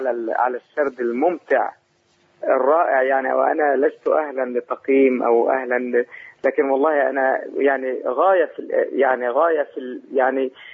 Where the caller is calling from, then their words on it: Saudi Arabia; أنا من السعودية أشكركم جدا